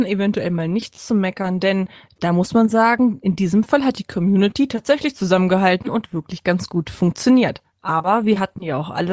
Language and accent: German; Göttingen, Lower Saxony, Germany; ich komme aus Göttingen.